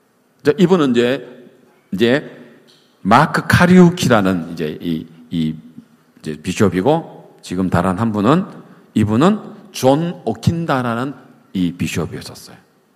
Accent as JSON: {"language": "Korean", "country": "South Korea", "said": "저는 한국에서 왔는데"}